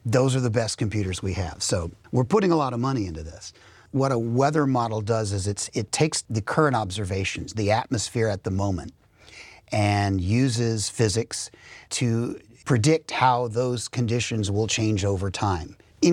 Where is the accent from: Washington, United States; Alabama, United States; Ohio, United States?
Alabama, United States; also born or lived in Baton Rouge, Louisiana; I was born in Baton Rouge, Louisiana. My upbringing was largely a feature of my dad's education. He was getting his master's degree in math at LSU when I came along, and I don't remember Louisiana very much, but we then moved to Alabama